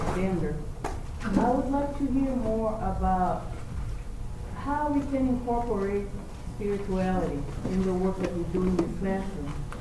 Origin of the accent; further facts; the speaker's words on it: Brazil; because I come from Brazil